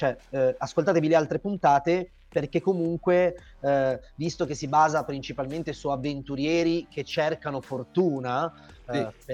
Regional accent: Vercelli, Piedmont, Italy; io sono originario di Vercelli, che non è portuale, anche se ha un sacco di mare a cubetti, come si può dire, per i non abitanti della zona delle risaie

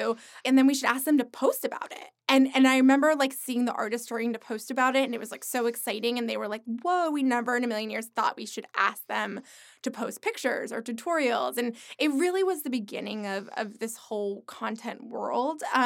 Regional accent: New York, United States; now in Los Angeles, United States; Like, I'm a New Yorker. I live in New York. Like, this is what I do.

